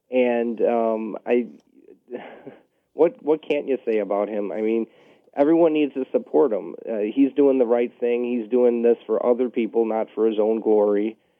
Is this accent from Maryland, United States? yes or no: no; Chicago, Illinois, United States; now in Wisconsin, United States; Actually, I'm from Chicago, so you're gonna get disproved. But I've been in Wisconsin for the past 6 years